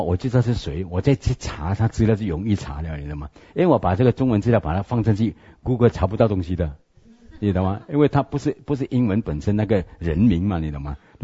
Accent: China; 在我们中国人是没有复活这个观念的

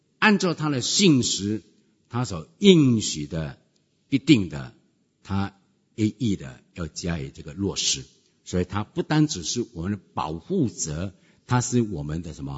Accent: Fujian, China; 我记得我的祖母啊，我们是福建人

